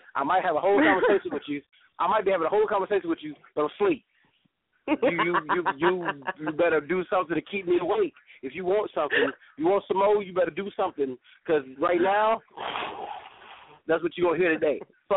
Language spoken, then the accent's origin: English; Columbus, Georgia, United States; now in Pittsburgh, United States; I live in Pittsburgh, Pennsylvania. But I'm from Columbus, Georgia, but I live in Pittsburgh, Pennsylvania.